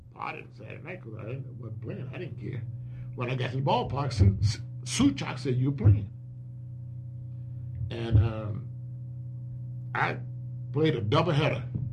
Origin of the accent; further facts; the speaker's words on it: Oakland, California, United States; also born or lived in Monticello, United States; But I was born in Monticello, Arkansas, and I grew up in Oakland, California.